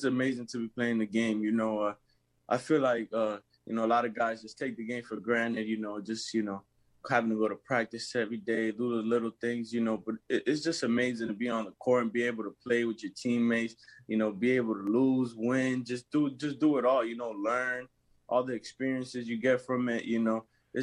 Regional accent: Lawrence, Massachusetts, United States; also born or lived in Dominican Republic; We moved out to Lawrence, Mass. I'm from Lawrence, Mass. You know, born and raised there. I was going back and forth from the DR and Lawrence.

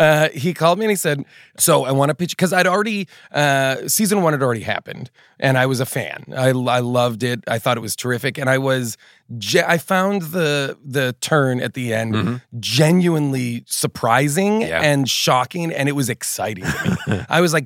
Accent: Boston, Massachusetts, United States; I'm from the East Coast. I'm from Boston. I grew up outside Boston, like suburban Boston.

